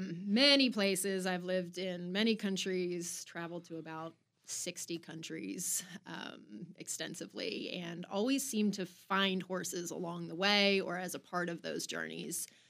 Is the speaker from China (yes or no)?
no; Bermuda; I grew up in Bermuda.